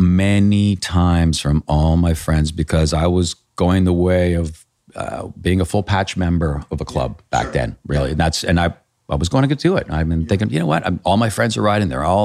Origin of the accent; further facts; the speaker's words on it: Canada; That's because being Canadian.